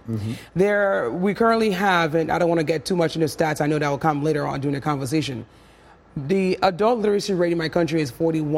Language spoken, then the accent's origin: English; Liberia; I was born in Liberia in the mid-70s and lived in a countryside in the outskirts of River G.